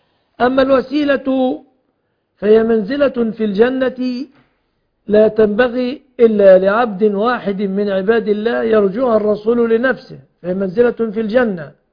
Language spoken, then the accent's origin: Arabic; Egypt